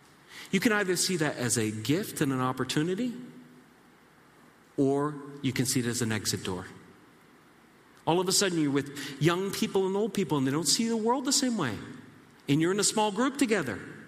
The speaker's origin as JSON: {"language": "English", "town": "Saint John", "region": "New Brunswick", "country": "Canada", "tie": "born or raised there", "said": "I took them back to my home city. I grew up in St. John, New Brunswick, east of here, and took them to my home church that I grew up in."}